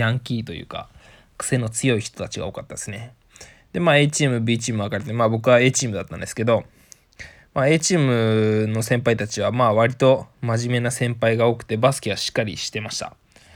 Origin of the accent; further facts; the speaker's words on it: Kanagawa, Japan; also born or lived in Fukui; 地元は神奈川なんで都会には慣れてるんですが、なんせ福井に5年間もいたので